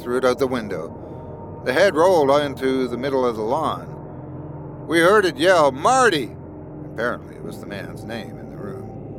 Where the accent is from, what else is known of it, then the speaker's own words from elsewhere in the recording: Sudbury, Ontario, Canada; I was thoroughly Canadian. I grew up in Sudbury, which got me used to the air pollution